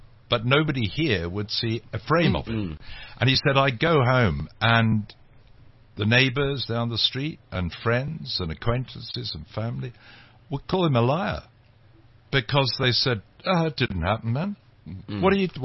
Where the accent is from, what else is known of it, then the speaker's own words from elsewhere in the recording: England, United Kingdom; I'm an Englishman